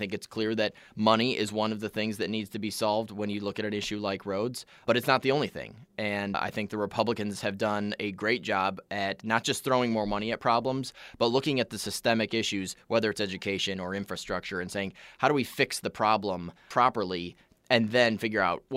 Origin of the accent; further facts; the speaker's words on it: Port Huron, Michigan, United States; I'm a longtime Port Huron resident. I grew up right on Military Street, went to local Catholic schools, and in 2010, I accepted an appointment to the U.S. Naval Academy in Annapolis, Maryland.